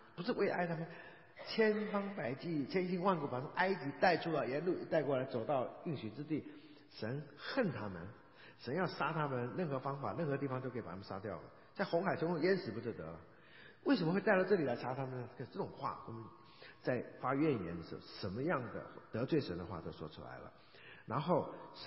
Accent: Taiwan; 好几年前有一次回台湾的时候，我的小学同班同学他还住在当地，那我们住在眷村里长大的嘛

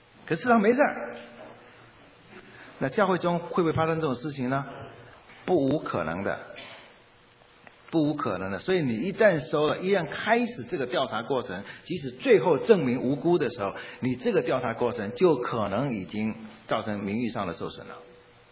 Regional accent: China; 我们中国人说法就是一个人犯了罪，判刑多少年，褫夺公权几年

